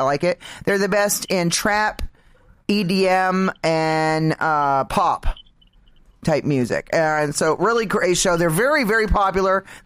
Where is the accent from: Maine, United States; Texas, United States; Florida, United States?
Maine, United States; I'm from Maine.